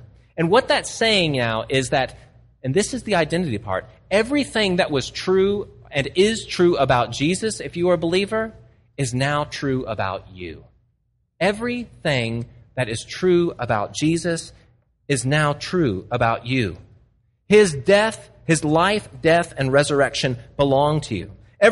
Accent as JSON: {"language": "English", "region": "Texas", "country": "United States", "tie": "born there", "said": "I always tell them, I was born in Texas, and I was the fourth of five boys, and I love to play sports."}